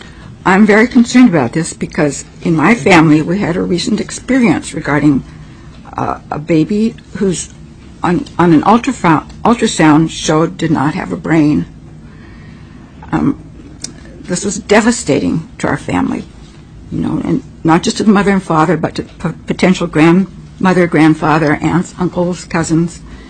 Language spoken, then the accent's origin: English; Alaska, United States; I was born and raised in Alaska, but I worked in Seattle for the Centers for Medicaid and Medicaid Services for a number of years.